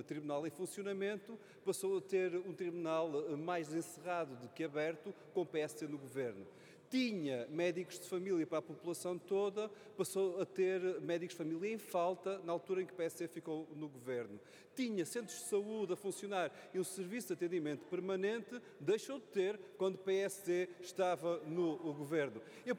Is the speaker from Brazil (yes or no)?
no; Castelo de Paiva, Aveiro, Portugal; conhecendo Castelo de Paiva, a minha terra natal